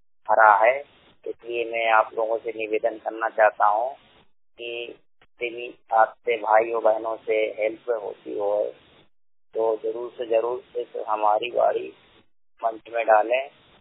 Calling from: Bhopal, Madhya Pradesh, India; मैं भोपाल जिले का निवासी हूँ।

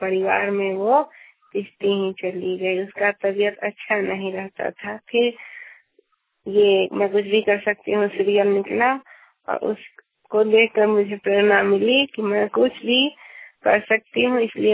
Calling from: Saraiya, Bihar, India; ग्राम post विकास थाना सरैया जिला मुजफ्फरपुर बिहार से बोल रही हूँ।

